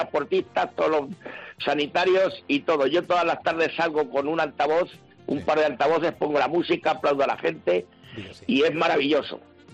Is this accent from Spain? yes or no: yes; Castilla-La Mancha, Spain; en mi pueblo es un pueblo pequeño, pero bueno, con 4.000 habitantes, claro. pero yo qué sé, estamos muy cerca de Toledo